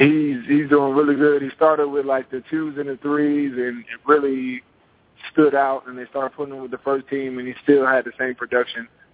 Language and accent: English; Piscataway, New Jersey, United States; Rock Avenue is a street I grew up off of in Piscataway, New Jersey.